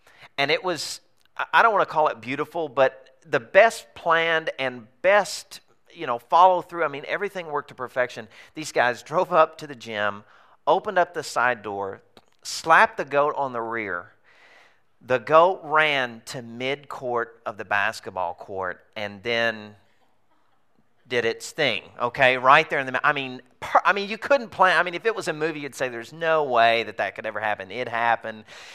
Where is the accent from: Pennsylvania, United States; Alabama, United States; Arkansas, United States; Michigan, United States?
Arkansas, United States; I grew up in Arkansas. If you figured out that I've got an accent, you're the one with the accent. I'm normal.